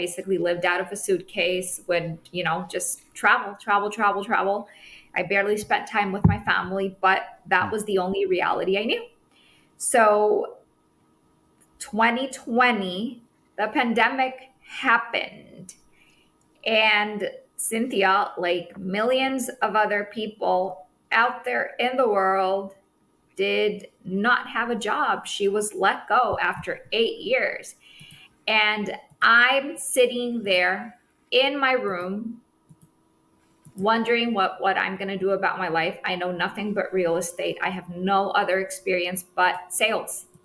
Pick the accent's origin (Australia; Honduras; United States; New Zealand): Honduras; My backstory is I was actually born and raised in Honduras.